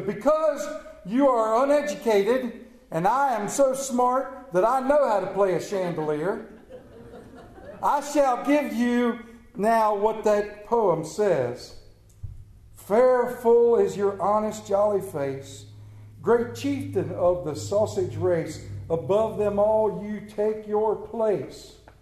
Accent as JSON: {"language": "English", "region": "Maryland", "country": "United States", "accent": "Central Maryland", "said": "And they had a lot of fun with me over there because of my Central Maryland accent."}